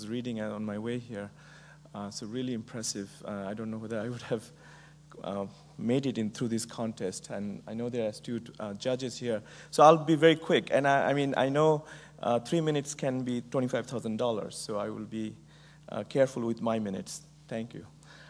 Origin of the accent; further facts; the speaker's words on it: Bangladesh; moved away as an adult; now in United States; I grew up in Bangladesh. I came to America to go to college, and 33 years ago.